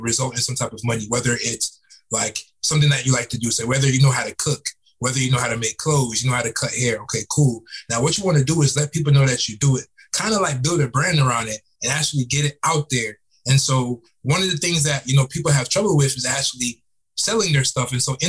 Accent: Fort Lauderdale, Florida, United States; now in Atlanta, United States; So I'm from South Florida. I'm from Fort Lauderdale, Florida.

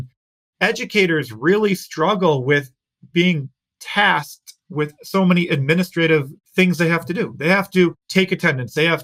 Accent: Chicago, Illinois, United States; I was always the Chicago Bears. I'm from the Chicago area.

